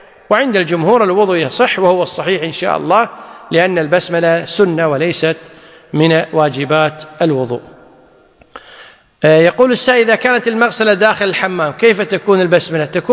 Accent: Kuwait; وهو المفتى به عندنا في الكويت

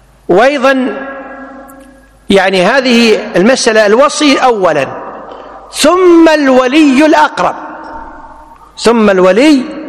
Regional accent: Kuwait; عندنا بالكويت يسمونه كنار

